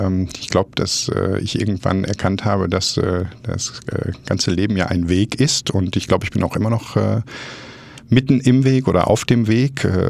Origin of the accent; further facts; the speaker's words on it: Essen, North Rhine-Westphalia, Germany; Ich bin dann hier in Deutschland geboren, mit zahlreichen Geschwistern aufgewachsen im Ruhrgebiet, komme gebürtig aus Essen.